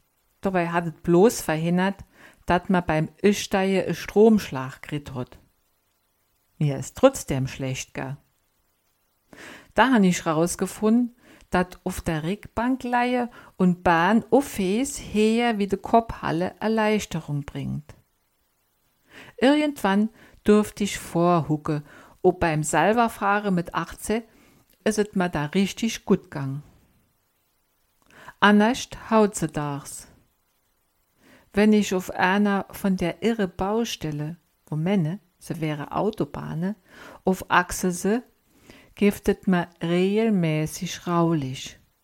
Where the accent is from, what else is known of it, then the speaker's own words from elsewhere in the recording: Saarland, Germany; irgendwo hier im Saarland in der Weg se, kann ich all die Stelle genau benennen, wo sich mein Mann in meiner Kindheit am Ende überschlagen hat.